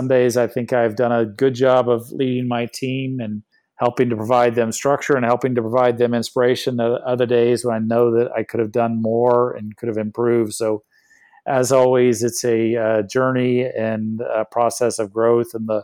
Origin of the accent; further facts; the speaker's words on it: Austin, Texas, United States; I was living in Austin. I grew up in Austin.